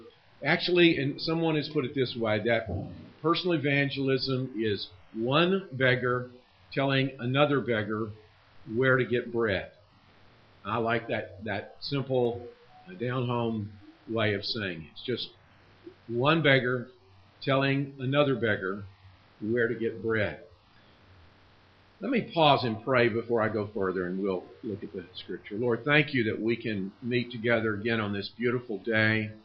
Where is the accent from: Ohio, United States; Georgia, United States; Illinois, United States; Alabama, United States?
Alabama, United States; When I was a teenage boy growing up in Alabama, I would ride the school bus to school